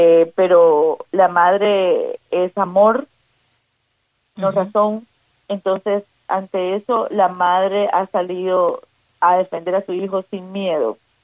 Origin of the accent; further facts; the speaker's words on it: Cuba; moved away; mi abuela fue muy importante para mí y yo la tuve que dejar de ver cuando me fui de Cuba por muchos años